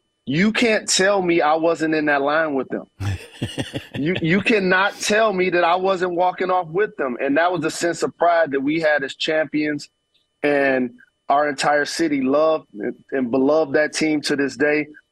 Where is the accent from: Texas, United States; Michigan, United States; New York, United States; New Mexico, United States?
Michigan, United States; Detroit; Fortunate enough, I grew up in Detroit, that was one, and played in Indiana, that's two.